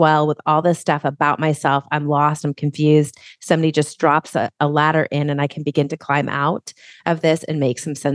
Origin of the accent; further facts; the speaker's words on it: Massachusetts, United States; Massachusetts.